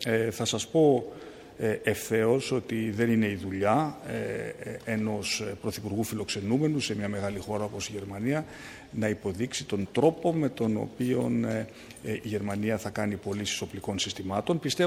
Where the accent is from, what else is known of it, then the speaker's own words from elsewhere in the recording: Greece; βρήκα ενδιαφέρουσα την ερώτησή σας για την ελευθερία του τύπου στην πατρίδα μου. Ξέρετε, η Ελλάδα είναι μια δημοκρατία